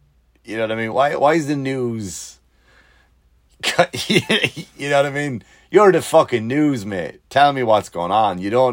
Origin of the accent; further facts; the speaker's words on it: Ireland; Because here's the thing, like, I'm from Ireland, right?